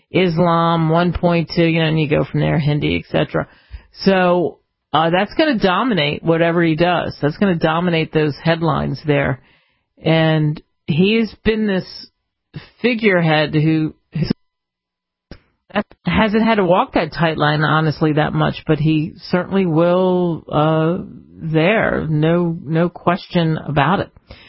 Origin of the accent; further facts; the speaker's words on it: Philadelphia, Pennsylvania, United States; And because I grew up in Philly, and so we have the American history there.